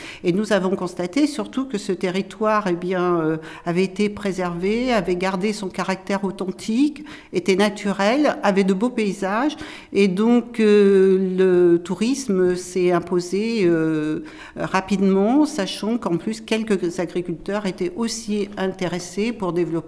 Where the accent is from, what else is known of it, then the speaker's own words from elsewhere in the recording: Chasseneuil, Nouvelle-Aquitaine, France; je suis originaire de Chasseneuil, qui est une commune à côté. Je n'étais pas très loin.